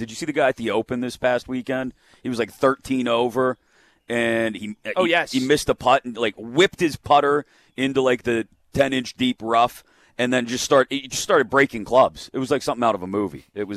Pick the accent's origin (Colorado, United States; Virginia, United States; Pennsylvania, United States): Pennsylvania, United States; Baldwin; that was the spot for us growing up in Baldwin.